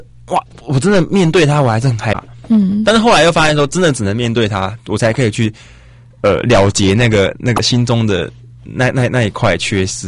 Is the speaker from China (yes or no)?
no; Tainan, Taiwan; 就是像我是台南人嘛，我想要回到台南去，让更多人认识台南，去介绍我的家乡。